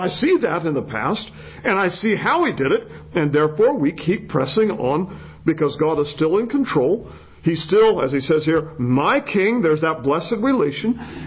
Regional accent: Pacific Northwest, United States; I'm from the Pacific Northwest, if you don't know that.

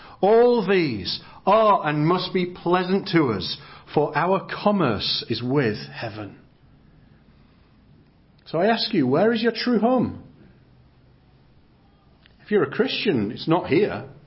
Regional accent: England, United Kingdom; now in United States; I'm from England, and others of you are from different places.

